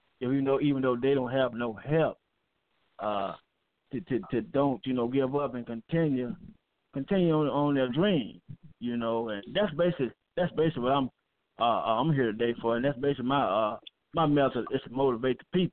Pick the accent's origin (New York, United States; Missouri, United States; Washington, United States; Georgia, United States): Missouri, United States; St. Louis; I'm from St. Louis, Missouri.